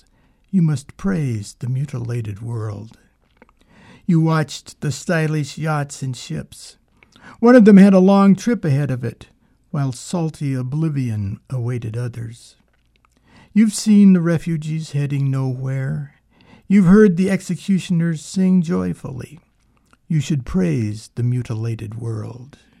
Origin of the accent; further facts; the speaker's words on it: Yakima, Washington, United States; I was, as you indicate, I was born in Yakima, and I still feel like a small town American from the Pacific Northwest if I'm in Cincinnati or Paris or Amsterdam or any place else.